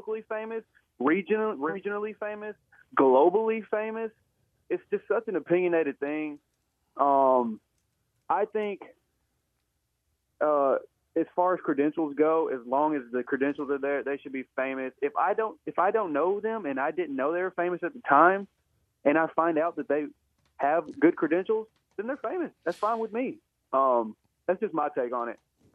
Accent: United States; born there; and I was born in the States.

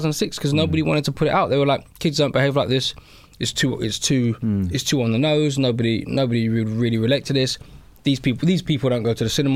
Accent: London, United Kingdom; I grew up in West London, like 50 yards from Grenfell Tower. That's where my mum still lives. And, you know, it's council estate.

